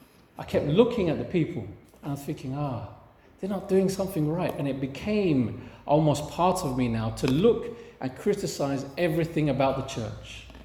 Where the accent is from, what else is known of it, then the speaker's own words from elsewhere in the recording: London, United Kingdom; we've come from London. I was born and bred in London. Some of you have heard parts of this already. And I grew up in not such a nice part of North London.